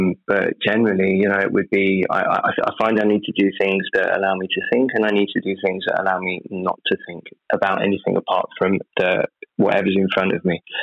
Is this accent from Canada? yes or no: no; United Kingdom; I'm British.